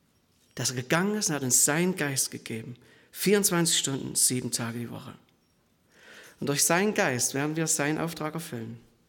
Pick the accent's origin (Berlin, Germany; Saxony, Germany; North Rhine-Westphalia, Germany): Saxony, Germany; Ich bin im Erzgebirge, was du schon erwähnt hast, bin ich auf dem Bauernhof aufgewachsen, am Waldrand. Im Winter gab es da viel Schnee.